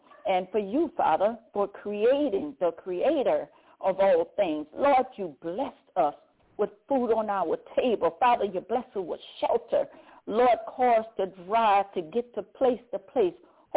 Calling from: Baton Rouge, Louisiana, United States; I'm calling from Baton Rouge, Louisiana.

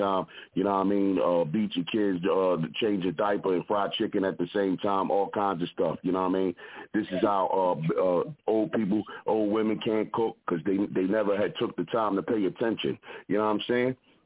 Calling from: Philadelphia, Pennsylvania, United States

